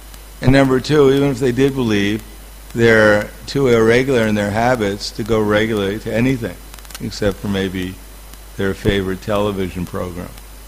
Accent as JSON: {"language": "English", "country": "United States", "tie": "born or raised there", "said": "but when I grew up in America, I grew up in a block, the closest big street that I live near to was called Church Avenue."}